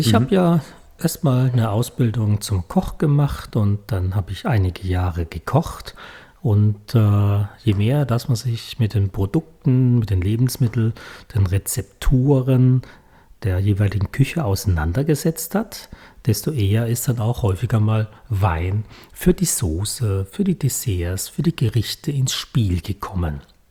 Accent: Karlsruhe, Baden-Württemberg, Germany; Ich komme ja hier aus Karlsruhe. Mhm. Da hat man ja auch schon immer den Einfluss vom Elsass, von Baden, Pfalz, Schwabeländle, Kraichgau hier.

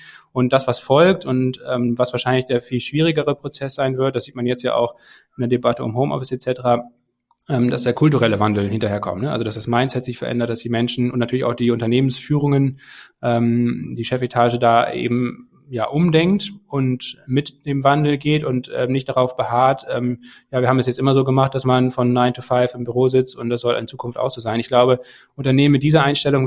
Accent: Kiel, Schleswig-Holstein, Germany; moved away as an adult; Kiel, meine Heimatstadt. Immer wenn ich da jetzt wieder hinkomme regelmäßig, dann hat sich da wieder irgendwas getan und das ist kein Vergleich mehr, diese Stadt, wie vor 12 Jahren, als ich dort fürs Studium dann weggezogen bin.

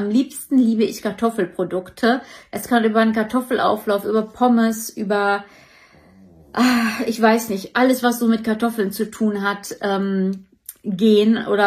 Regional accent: North Rhine-Westphalia, Germany; ich komme aus dem Raum Kreis Herford, Kreis Minden-Lübbecke.

